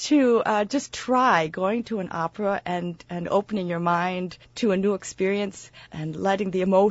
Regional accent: Wausau, Wisconsin, United States; now in Germany; And I was also lucky because the church we went to and still do, the Unitarian Universalist Church of Wausau

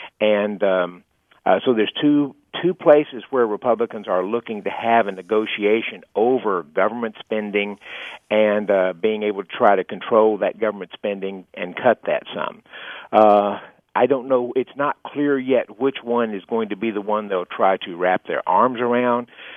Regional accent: Texas, United States; I'm from Texas, so he's actually my senator.

